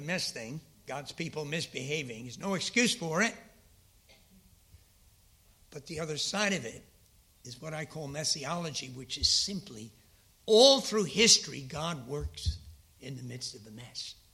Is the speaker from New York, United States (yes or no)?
yes; New York, United States; now in United Kingdom; People, since I'm from New York, say, when are you going home?